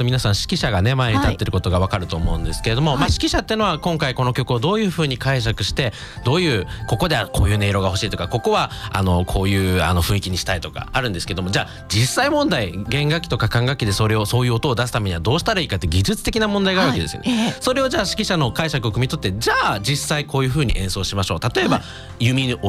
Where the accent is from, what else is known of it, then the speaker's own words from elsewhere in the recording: Hiroshima, Japan; now in Paris, France; ただ私ももともとは広島出身で、まあ、地方の人間なので